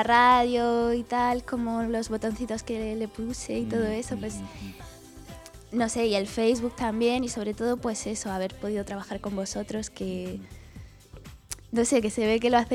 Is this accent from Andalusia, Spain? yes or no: yes; Motril, Andalusia, Spain; volveré a mi casa, que yo soy de Motril, en Granada